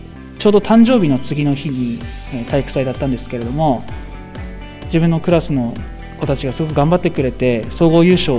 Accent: Yokote, Akita, Japan; 。出身は横手市です。

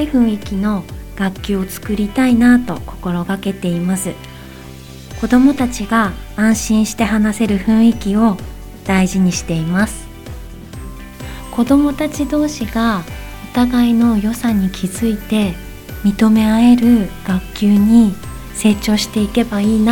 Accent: Yokote, Akita, Japan; 横手市の増田町出身です。

